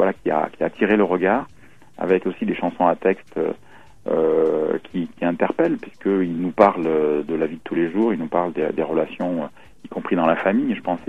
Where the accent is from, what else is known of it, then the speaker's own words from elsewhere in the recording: Avignon, Provence-Alpes-Côte d'Azur, France; now in Paris, France; je suis originaire de Provence, d'Avignon précisément, où j'ai vécu. J'ai fait une partie de mes études à Aix-en-Provence. Et puis ensuite, j'ai pas mal bougé puisqu'effectivement, j'ai habité J'ai habité, en fait, j'ai fait un petit passage à Tahiti également, à Bruxelles